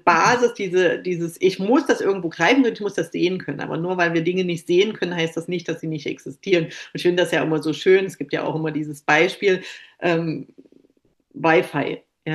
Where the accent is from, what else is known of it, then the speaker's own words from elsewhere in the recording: Germany; Also ich bin ja in der DDR groß geworden, bis ich 12 Jahre alt war.